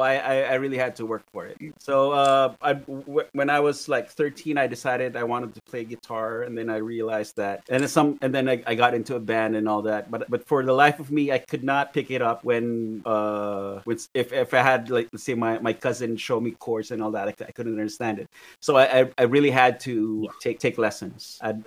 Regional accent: Philippines; as with being Filipino and how that affects my approach to music, I improvise a lot.

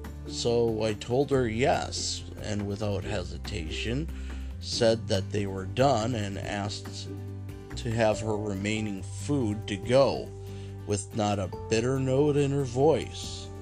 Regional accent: United States; Well, we're American poor, so we rarely went out to eat.

